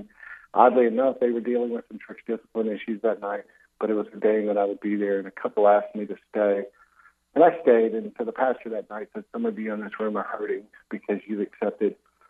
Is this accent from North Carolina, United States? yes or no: yes; Garner, North Carolina, United States; I grew up in Garner, North Carolina, went to Christian schools.